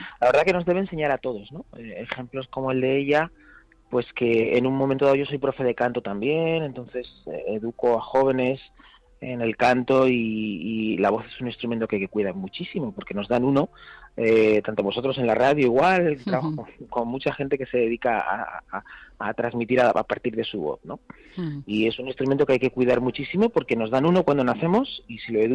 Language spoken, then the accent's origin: Spanish; Extremadura, Spain; Eso fue en mi tierra, en Extremadura.